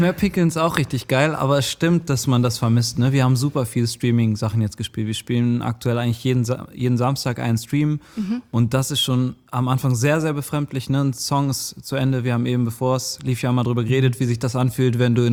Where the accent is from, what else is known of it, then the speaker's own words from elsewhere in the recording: Cologne, North Rhine-Westphalia, Germany; ich komme ja tatsächlich aus Köln